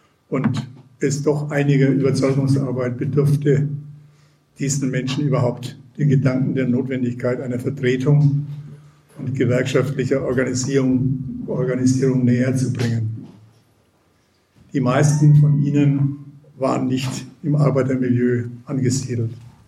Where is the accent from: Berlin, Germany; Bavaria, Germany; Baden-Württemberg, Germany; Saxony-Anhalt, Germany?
Bavaria, Germany; Munich; Ja, ich komme aus München